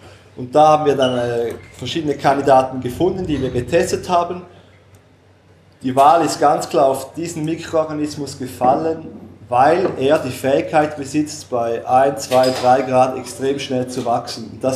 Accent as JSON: {"language": "German", "country": "Switzerland", "said": "wir als Schweizer sagen natürlich"}